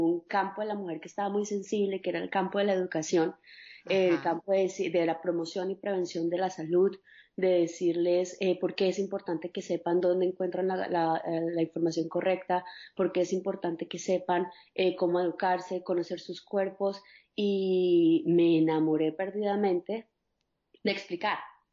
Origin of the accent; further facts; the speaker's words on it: Cali, Valle del Cauca, Colombia; now in Los Angeles, United States; soy colombiana, caleña, mamá de dos niños chiquitos, uno de un año y la otra de cuatro, ya casi cinco. Vivo en la ciudad de Los Ángeles.